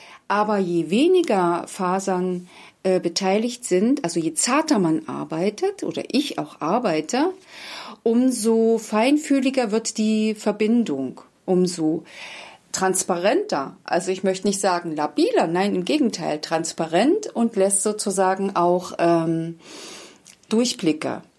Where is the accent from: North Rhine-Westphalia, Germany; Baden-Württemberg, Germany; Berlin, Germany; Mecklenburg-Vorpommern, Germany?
Mecklenburg-Vorpommern, Germany; Wangelin; Weil ursprünglich komme ich aus Wangelin, das ist in der Nähe von Plau am See, und habe dort meine Filzmanufaktur schon vor 19, 20 Jahren aufgebaut.